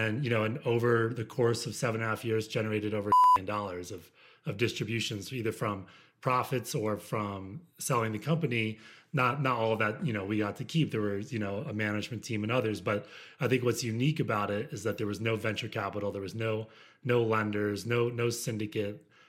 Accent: Washington, D.C. area, United States; Well, I grew up outside of Washington, D.C., went to school in the Midwest

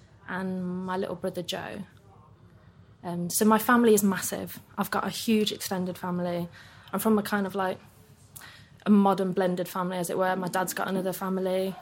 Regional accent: Birmingham, West Midlands, United Kingdom; Really close to there, but not in, like, Bourneville, which is, like, the Quaker village.

